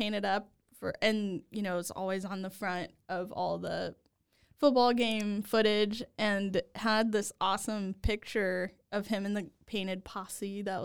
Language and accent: English; Louisiana, United States; I mean, I grew up in Louisiana. My mom is from Missouri, and my dad's family is from Mississippi, so I grew up thinking I was like a full-blown Cajun in Louisiana